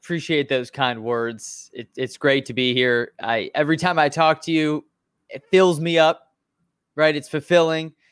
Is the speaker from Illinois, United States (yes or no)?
yes; Chicago, Illinois, United States; I'm a Chicagoan. I've been here my whole life in Chicago, born and raised in the North Suburbs, went to Northwestern University